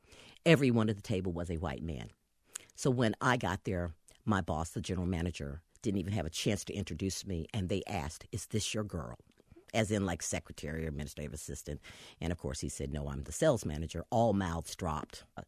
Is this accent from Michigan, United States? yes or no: no; North Carolina, United States; I'm from the Triangle. It's up and growing.